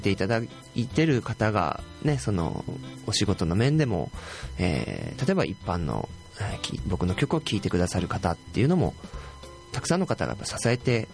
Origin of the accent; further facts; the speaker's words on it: Nagasaki, Japan; 長崎県出身なんで長崎県の小学校受けようと思ったら50何倍とかだったかな。